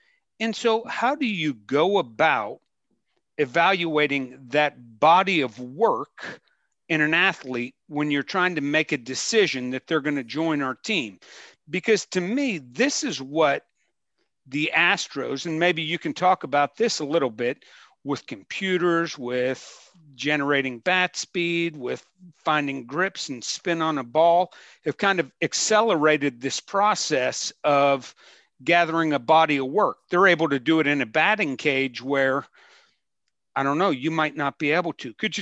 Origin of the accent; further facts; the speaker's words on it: Pittsburgh, Pennsylvania, United States; whenever I was growing up, I grew up in Pittsburgh, a huge Pirates fan